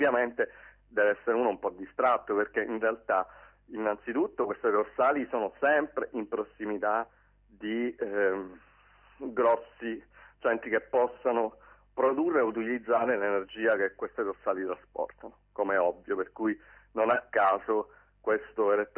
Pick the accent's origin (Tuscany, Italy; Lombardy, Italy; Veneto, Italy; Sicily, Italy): Sicily, Italy; magari da siciliano ho più il posto della Sicilia